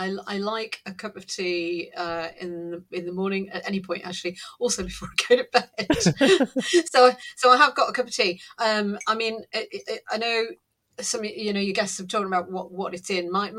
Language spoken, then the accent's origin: English; Northeast, United States; And Northeasterner, because I am, you know, I was brought up in the Northeast, all over the Northeast.